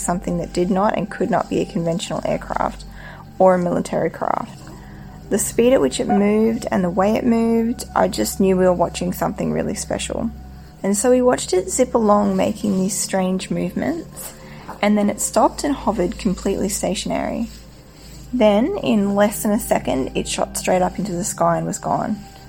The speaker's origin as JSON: {"language": "English", "region": "Queensland", "country": "Australia", "tie": "born or raised there", "said": "the little town I grew up in North Queensland on the east coast of Australia."}